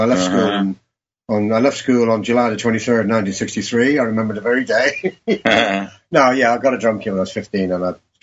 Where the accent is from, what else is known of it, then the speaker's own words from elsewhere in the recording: Dublin, Leinster, Ireland; I was born in Dublin, and we lived in a one-up, one-down terrace cottage with three beds in the bedroom, the boys, the girls, and then my parents were in the other bed.